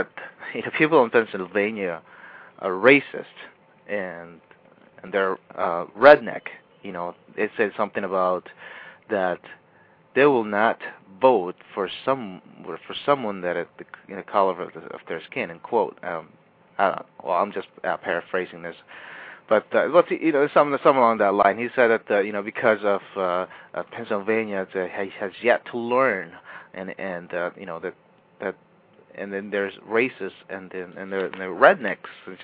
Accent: Philippines; Whether you be like Asians, like myself, I'm a Filipino.

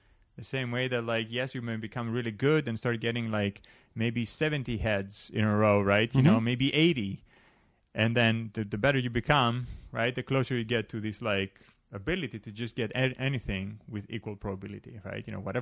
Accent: Greece; And even growing up in Greece, we would have to do like religion, like mm-hmm. as a subject

